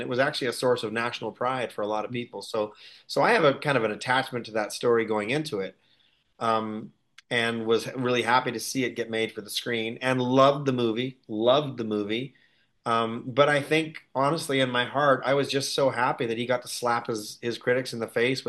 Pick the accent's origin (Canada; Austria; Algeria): Canada; And then Argo came along, and A, I'm Canadian, so there's a Canadian attachment to the story